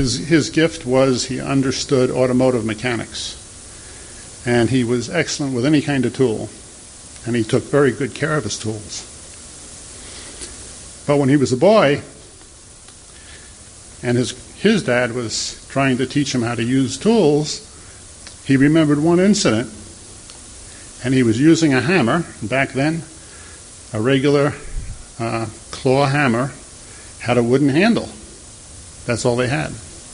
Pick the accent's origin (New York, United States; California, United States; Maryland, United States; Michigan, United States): New York, United States; We grew up on Long Island, but the town we grew up in Long Island, when he grew up, it was all farmland.